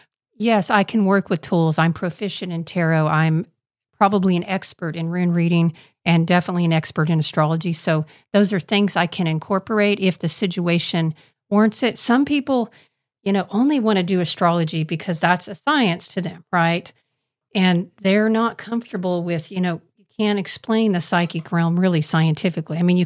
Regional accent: Kansas, United States; I'm from the Bible Belt because I'm from Kansas

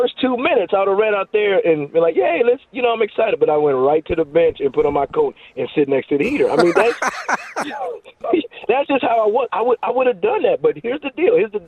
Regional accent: Denver, Colorado, United States; I mean, I'm from Denver where it'd be 71 day and it'd be a blizzard the next day.

